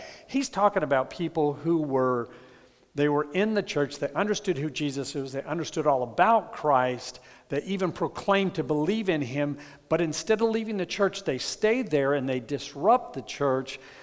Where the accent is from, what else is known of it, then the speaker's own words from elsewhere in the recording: Texas, United States; my first reaction to that, because I'm a Texan, is why wasn't somebody there to protect those people?